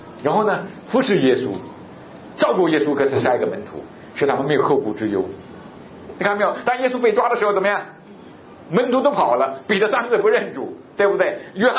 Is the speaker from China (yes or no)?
yes; China; 我们中国人经常讲嘛，叫谈钱什么伤感情，对不对？